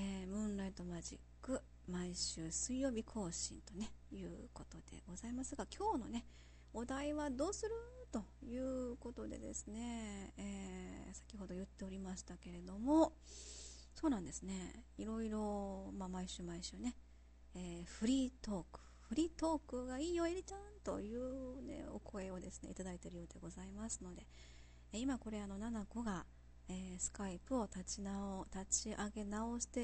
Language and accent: Japanese; Kansai, Japan; 関西生まれ関西育ち